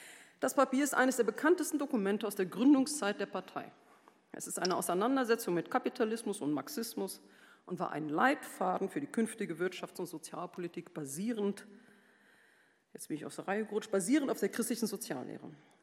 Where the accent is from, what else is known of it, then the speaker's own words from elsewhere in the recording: Germany; also born or lived in Syria; meine Kindheit und Jugend in Syrien und in Deutschland, ich war also eigentlich immer in den Sommerferien in Syrien